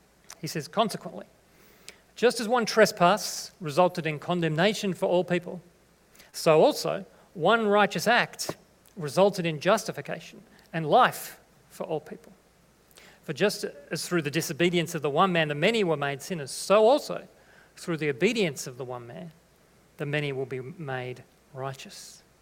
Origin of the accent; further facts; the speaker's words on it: Australia; because we identify as Australian.